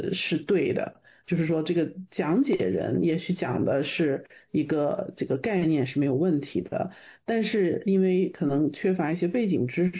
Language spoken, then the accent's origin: Chinese; Xi'an, Shaanxi, China; now in United States; 我呢是来自中国的西安，古城西安，在中国是上的是西安外国语学院，学的是英文。来美国以后呢